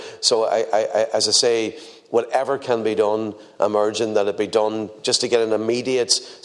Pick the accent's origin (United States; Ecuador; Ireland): Ireland; Inishowen, Ulster; You know, we're both from coastal communities. We're from Inishowen.